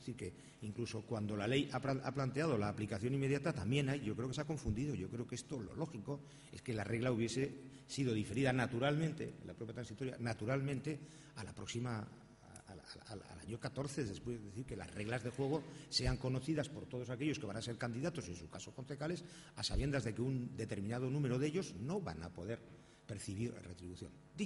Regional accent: Basque Country, Spain; Las convocatorias de mi tierra, que yo soy del País Vasco

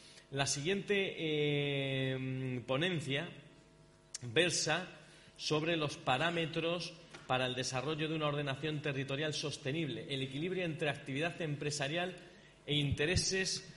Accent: Granada, Andalusia, Spain; now in Canary Islands, Spain; añoraba un poco el hecho de volver a mi tierra, porque nos vimos en Granada hace unos días, ¿no? Porque como les he dicho, vivo en Canarias, volví a Granada hace unos días

